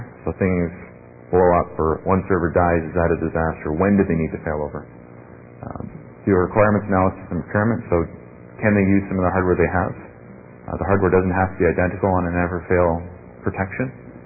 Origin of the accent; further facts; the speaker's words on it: Toronto, Ontario, Canada; typical costs in Canada, I'm from Canada, we're in Toronto, Ontario.